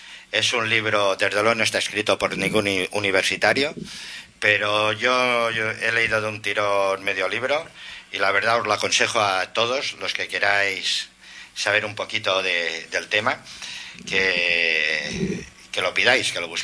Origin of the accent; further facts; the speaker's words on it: Catalonia, Spain; Y nosotros somos catalanes, ¿no?